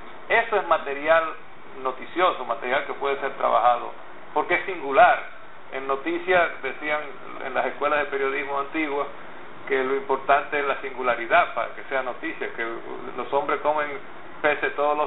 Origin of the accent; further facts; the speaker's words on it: La Vega, Dominican Republic; born there; en La Vega, por ejemplo, donde yo nací, el libro de mi nacimiento desapareció